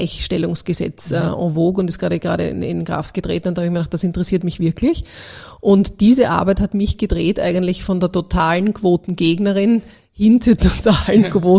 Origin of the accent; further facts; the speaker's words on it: Austria; Das sind einfach tolle Player, auf die man, glaube ich, als Österreicherin nur stolz sein kann.